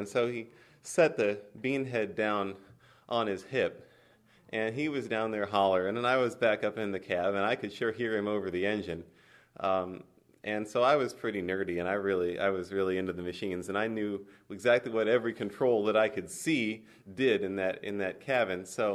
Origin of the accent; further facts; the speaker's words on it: Fulton County, United States; I grew up over in Fulton County, and Tata was my first word, and it meant tractor.